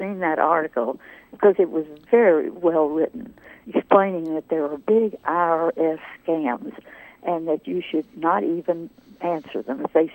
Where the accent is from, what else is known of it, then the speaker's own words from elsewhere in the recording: Texas, United States; In Texas.